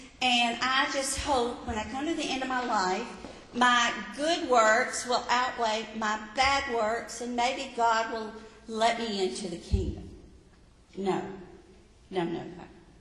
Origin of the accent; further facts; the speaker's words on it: Mississippi, United States; I was raised in Mississippi. Everybody in Mississippi believes in Jesus.